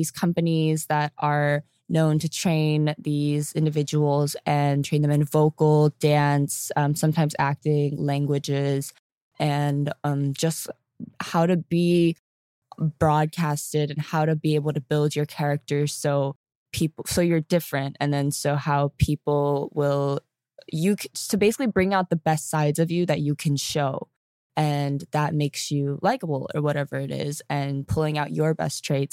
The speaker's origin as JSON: {"language": "English", "country": "United States", "said": "But I was like, I'm just American."}